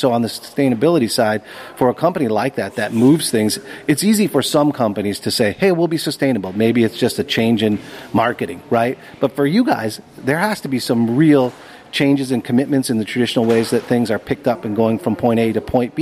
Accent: Chicago, Illinois, United States; I'm here, we're here from Chicago. We don't live in Miami.

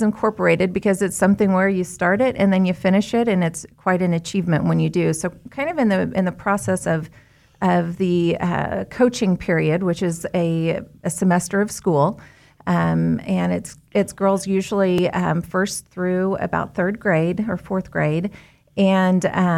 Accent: Wichita, Kansas, United States; I'm from Wichita, Kansas.

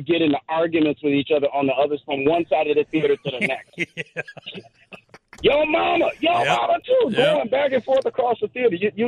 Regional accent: Chicago, Illinois, United States; I grew up in Morgan Park, and we moved to Roseland

